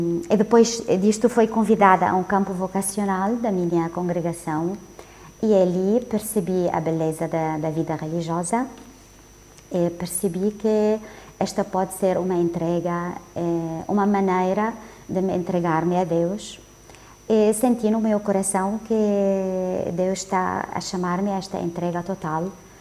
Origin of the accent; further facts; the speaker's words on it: Lebanon; moved away as an adult; now in Portugal; Pois sim, sou libanesa e portuguesa, sim.